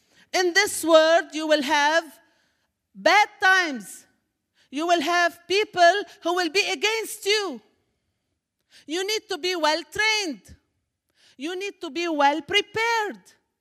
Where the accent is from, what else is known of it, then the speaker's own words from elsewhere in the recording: Syria; I come from Syria, where it's war, crazy war, evil war, killing, bombs, fights.